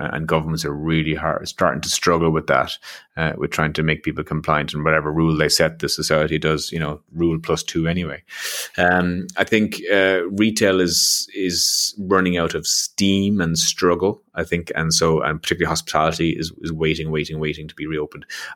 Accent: Ireland

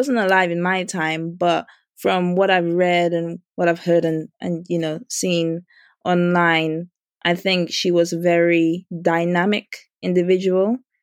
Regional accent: Dominica; But yeah, I grew up in Dominica.

